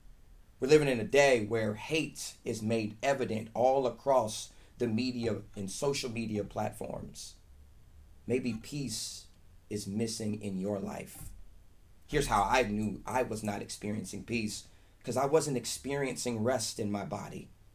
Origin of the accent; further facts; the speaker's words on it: Cincinnati, Ohio, United States; We come from Cincinnati, Ohio.